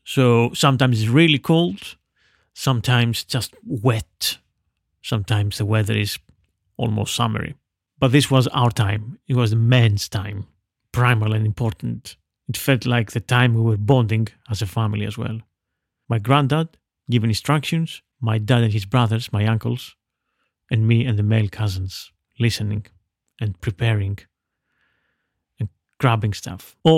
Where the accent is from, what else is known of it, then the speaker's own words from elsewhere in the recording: Veria, Central Macedonia, Greece; in my hometown of Veria in northern Greece, outside in my grandmother's yard and garden with my dad